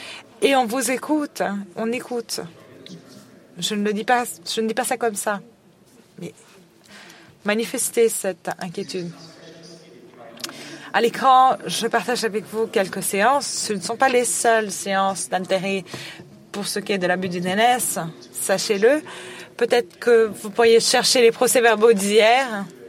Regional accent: Nigeria; je viens du Nigeria.

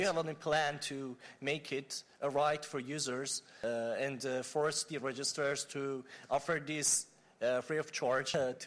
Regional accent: Iran; I'm from Iran, and I'm a first-time fellow.

